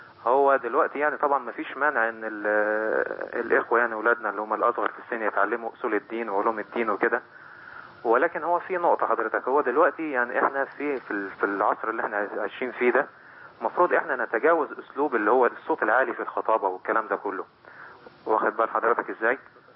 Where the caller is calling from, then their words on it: Alexandria, Alexandria Governorate, Egypt; أنا بكلمك من اسكندرية يا فندم،